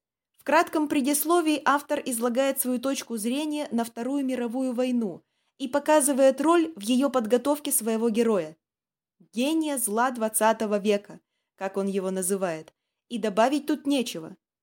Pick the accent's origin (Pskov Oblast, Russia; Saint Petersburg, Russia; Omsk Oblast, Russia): Pskov Oblast, Russia; Vybor; В моем родном селе Выбор Новоржевского района Ленинградской области, ныне это Псковская область